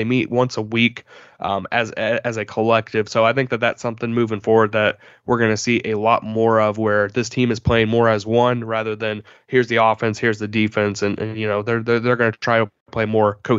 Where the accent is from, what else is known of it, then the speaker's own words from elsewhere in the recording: Jacksonville, Florida, United States; maybe, because I grew up in Jacksonville, obviously, so maybe Jimmy Smith, if you want to use a jersey number.